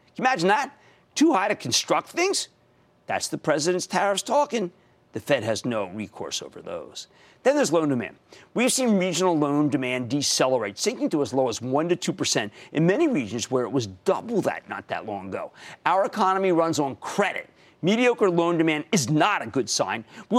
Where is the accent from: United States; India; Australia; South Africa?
United States; New Jersey; I'm going to John in my home state of New Jersey.